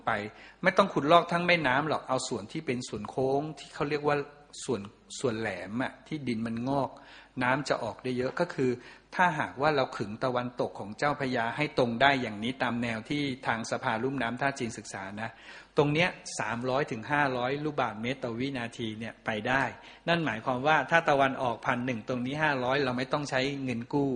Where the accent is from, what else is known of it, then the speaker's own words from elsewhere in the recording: Suphan Buri, Thailand; born there; now in Nakhon Pathom, Thailand; เพราะว่าผมเกิดโดยกำเนิดเนี่ยเป็นคนสุพรรณโดยกำเนิดแล้วก็มาอยู่นครปฐม